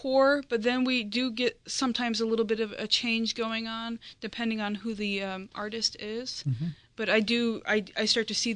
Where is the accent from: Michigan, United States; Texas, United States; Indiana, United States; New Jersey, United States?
Indiana, United States; No, actually, I grew up outside of Chicago in Indiana.